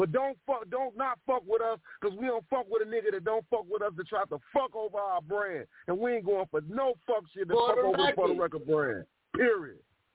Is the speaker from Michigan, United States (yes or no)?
no; Chicago, Illinois, United States; I'm from Chirac, but I love it.